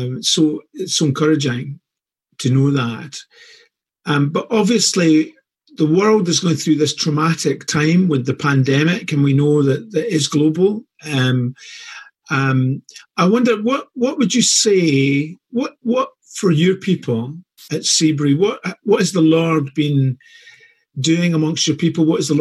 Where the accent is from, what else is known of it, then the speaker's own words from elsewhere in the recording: United States; But I just as someone, as an American, I'm trying to find the right way to say it.